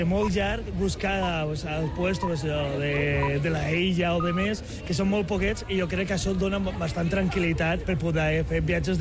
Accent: Andorra; perquè a més jo soc d'Andorra

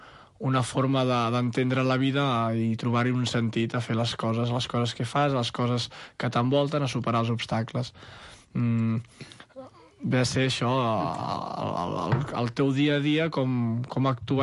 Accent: Sant Cugat del Vallès, Catalonia, Spain; Sant Cugat del Vallès, d'on soc

